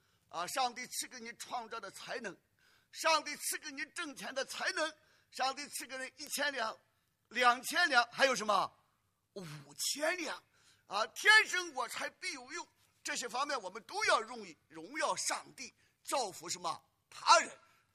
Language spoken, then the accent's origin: Chinese; United States; 那我们美国人有的时候为什么工作上的压力这个债务上的压力特别高呢？